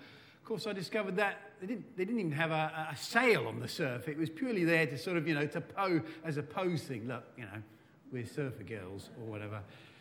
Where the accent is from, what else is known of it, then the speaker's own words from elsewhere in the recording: England, United Kingdom; actually have an Australian passport, as happened, but that didn't make me Australian either. I was as English as you like. I was no more Australian than Boris Johnson.